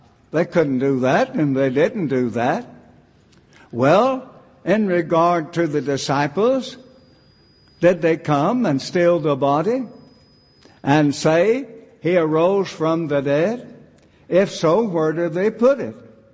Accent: Kentucky, United States; moved away as an adult; Several years ago, when I left my home state in Kentucky and came to Oklahoma to preach

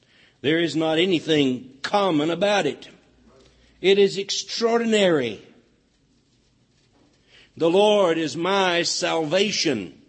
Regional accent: Texas, United States; But there was one young lady there from Virginia, and when she found out I was from Texas, she said, "Oh, you are so common."

